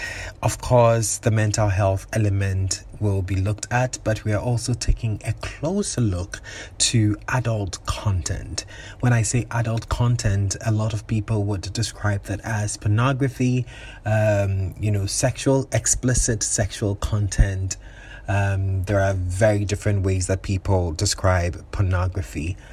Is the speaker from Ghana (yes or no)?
yes; Ghana; And I, knowing then again as Ghanaian